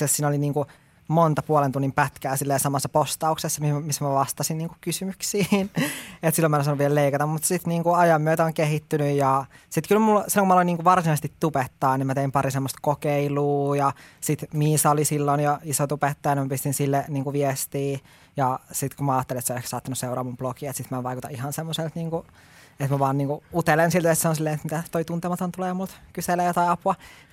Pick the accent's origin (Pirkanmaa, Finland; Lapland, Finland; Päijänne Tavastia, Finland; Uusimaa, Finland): Lapland, Finland; mä oon Lapista kotoisin